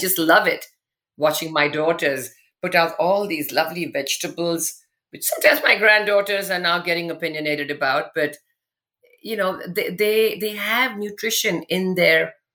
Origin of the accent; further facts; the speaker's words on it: India; moved away; I came from India, you know, I came from a family, lots of friends, lots of support.